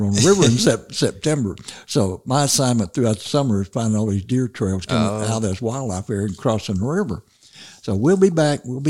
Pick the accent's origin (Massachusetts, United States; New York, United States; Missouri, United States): Missouri, United States; I was born and raised in Missouri Boot Hill. We didn't have deer or turkey either one.